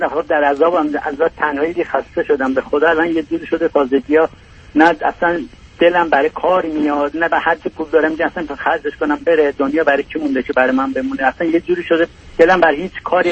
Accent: Tehran, Tehran Province, Iran; moved away as an adult; ما تا حد دیپلمی یه خانواده خیلی بی سواد داشتیم از یه شهرستان خیلی کوچیک. بعد ما اومدیم تهران 8-9 سالگی،

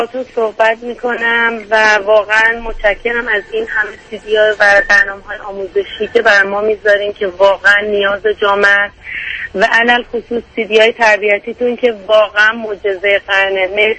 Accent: Iran; moved away as an adult; ما الان 5 ماهه که از ایران اومدیم.

